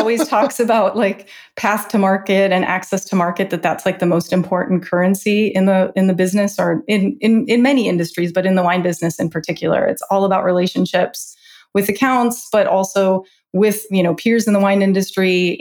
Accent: Chicago, Illinois, United States; For me, I grew up in Chicago, went to school on the East Coast, really wanted to do food, wine, and travel as my sort of vocation.

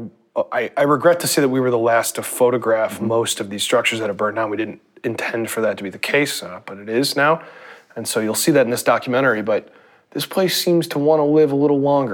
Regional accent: Midwest, United States; I grew up in the Midwest, and the house I grew up in was built in, you know, the late 1800s, and then another one in the early 1900s

